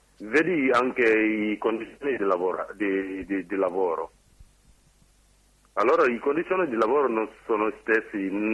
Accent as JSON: {"language": "Italian", "country": "Senegal", "moved": "yes", "lives_now": "Italy", "said": "sono senegalese"}